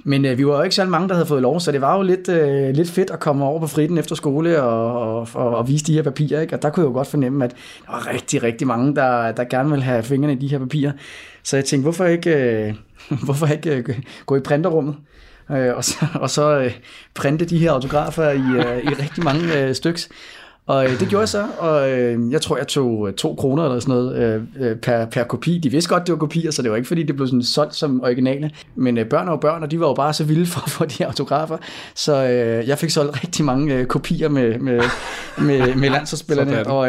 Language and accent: Danish; Kastrup, Capital Region of Denmark, Denmark; Men jeg kommer ud fra Amager Kastrup, som ligger lige ved siden af lufthavnen.